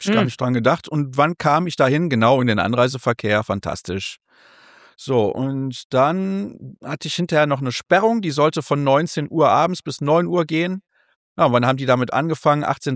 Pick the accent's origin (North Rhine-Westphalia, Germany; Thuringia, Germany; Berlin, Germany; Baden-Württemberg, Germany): North Rhine-Westphalia, Germany; Solingen; Ich komme aus Solingen.